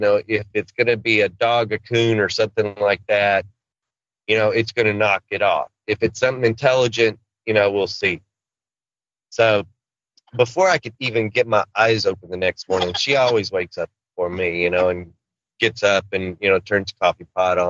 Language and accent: English; Arkansas, United States; And, you know, I'm a country boy. I'm from Arkansas.